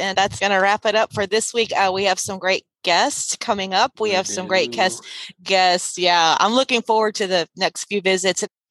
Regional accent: Sealy, Texas, United States; Of course, I grew up in Sealy, Texas. That's my hometown. Go Tigers.

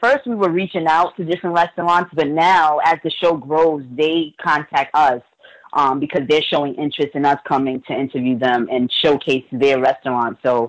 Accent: New York, United States; Well, I grew up in Queens, New York, where I currently still reside today.

